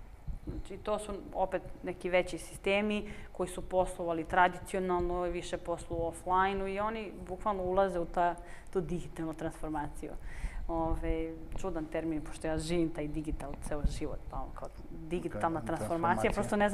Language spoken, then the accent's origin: Serbian; Serbia; pošto potičem iz Srbije